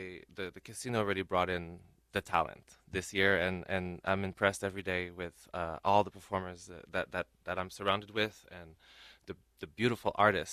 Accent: Quebec, Canada; now in Miami, United States; I am from Quebec, but I live in Miami, Florida nowadays.

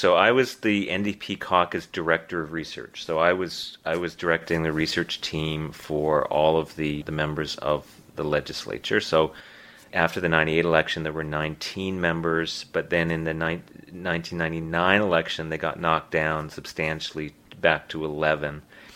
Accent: Winnipeg, Manitoba, Canada; moved away as an adult; now in Nova Scotia, Canada; The reason I came to Nova Scotia was to go to Dalhousie Law School. I was born and raised in Winnipeg.

